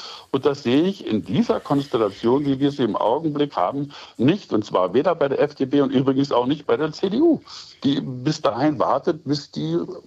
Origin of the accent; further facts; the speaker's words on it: East Germany, Germany; wir sind auf rechten Ganges als Ostdeutsche in die deutsche Einheit gegangen